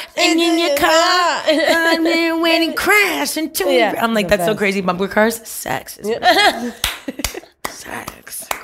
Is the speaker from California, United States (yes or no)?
no; Miami, Florida, United States; I would never know the... strife of also growing up in Miami is a bubble.